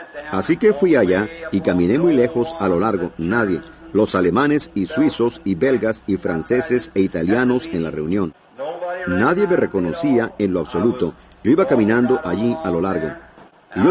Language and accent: Spanish; Indiana, United States; Eso es cerca de mi ciudad natal donde nací y fui criado, aquí en Indiana.